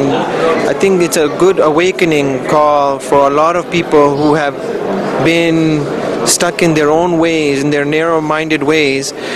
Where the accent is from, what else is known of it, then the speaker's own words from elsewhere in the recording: Toronto, Ontario, Canada; From Toronto.